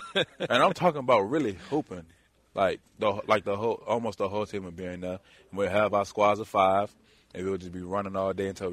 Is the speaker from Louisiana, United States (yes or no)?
yes; Louisiana, United States; growing up in Louisiana, like, it's just playing, having a chance to play in the Superdome is special because anybody that has ever played football in Louisiana can relate to the statement